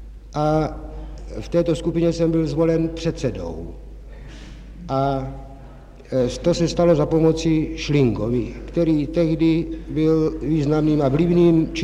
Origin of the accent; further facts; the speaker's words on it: Plzeň, Plzeň Region, Czechia; born there; now in Prague, Czechia